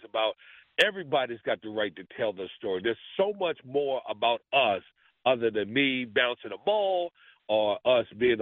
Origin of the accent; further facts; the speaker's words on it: the South, United States; growing up in the South back in the '50s and sixties, it wasn't a piece of cake, fellas.